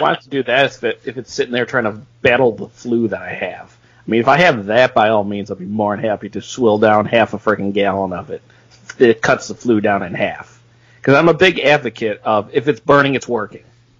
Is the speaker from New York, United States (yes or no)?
yes; New York, United States; Well, I'm from New York, so you know how that goes.